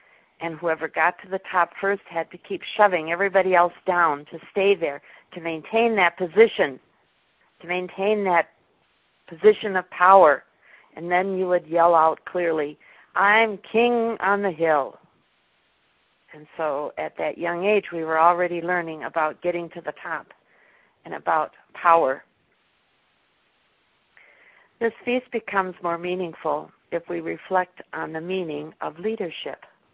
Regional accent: Minnesota, United States; I come from Minnesota, and during the winter, especially towards the end of winter, there would be huge mounds of snow

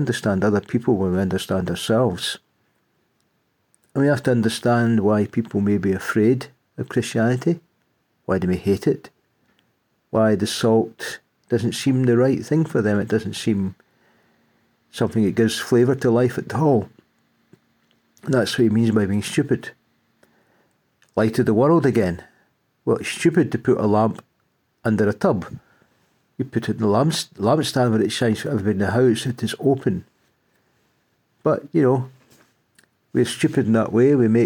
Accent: Scotland, United Kingdom; now in England; Well, today is the feast in England, where I'm living, although I'm Scottish

